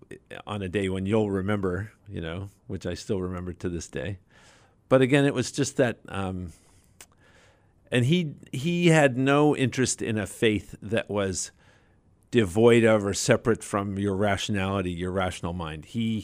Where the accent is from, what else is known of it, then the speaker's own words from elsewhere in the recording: Wayland, Massachusetts, United States; In the Boston Metro West area in Wayland, Massachusetts.